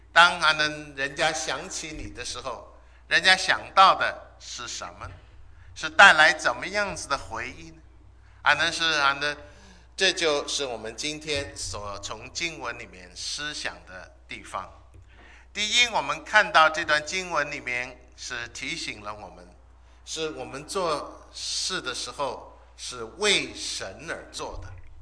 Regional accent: China; 那我们中国人有很多很有意思的话

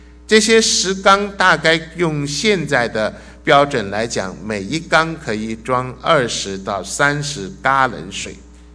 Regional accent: China; now in United States; 所以我们中国人说是豁出去了，是愿意，英文讲 take a risk。 我们今天很多的时候在美国要信耶稣很简单

